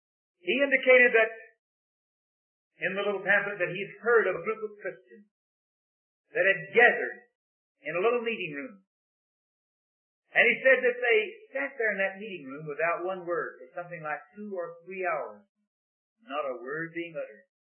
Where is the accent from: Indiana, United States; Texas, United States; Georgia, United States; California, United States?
Texas, United States; accent: Texan; I'd be hung tonight if there were no Texans allowed in this state, because I guess my accent would give me away.